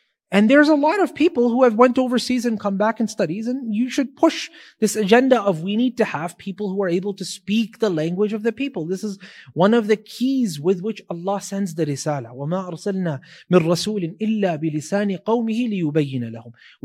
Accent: Toronto, Ontario, Canada; a lot of us growing up in Canada, in Toronto

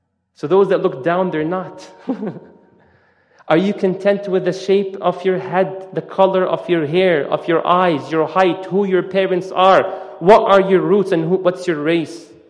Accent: Canada; Or in English, A, okay, or Canadian, because I come from Canada, sah?

